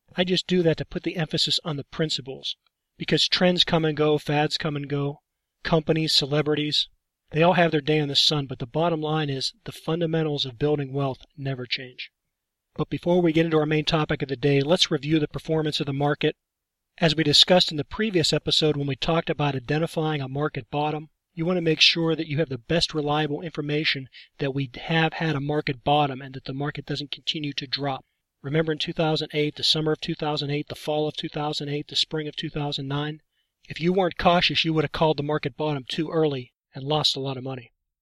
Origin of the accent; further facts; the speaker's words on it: Utah, United States; I'm again podcasting today from a remote location outside of my home state of Utah.